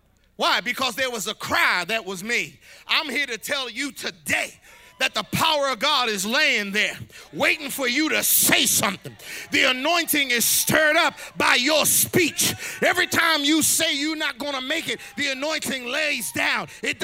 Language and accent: English; Pennsylvania, United States; I grew up in the Raymond Rosen Project area, but I stayed over in the Raymond Rosen Project.